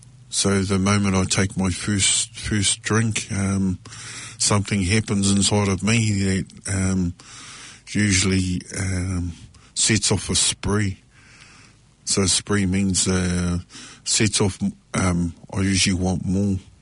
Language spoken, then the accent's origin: English; New Zealand; first language English; I've picked up connections to who I am as a Māori, to my people again.